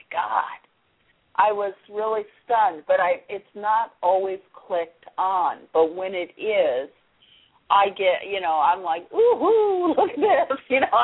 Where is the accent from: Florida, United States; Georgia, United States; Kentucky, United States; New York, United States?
New York, United States; Rochester; You know, hey, I'm a Kodak kid. I was raised on Kodak stock. I went to the best schools because of that. You know, I'm from Rochester, New York.